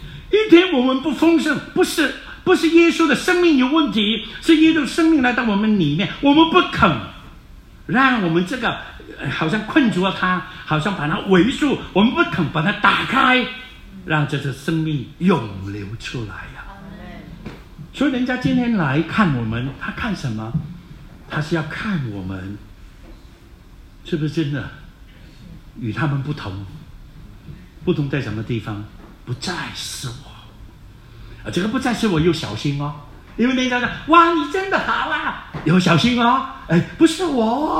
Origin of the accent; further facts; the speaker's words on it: South Vietnam, Vietnam; 原来我在1950年出生，1954年越南就开始分开南北，南北之后我们就住在南方。